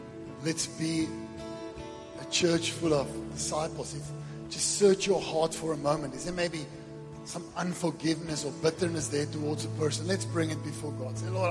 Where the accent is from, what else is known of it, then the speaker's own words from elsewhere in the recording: Western Cape, South Africa; now in Secunda, South Africa; so we come from Secunda. We've been there 8 years, but we are originally from the Western Cape.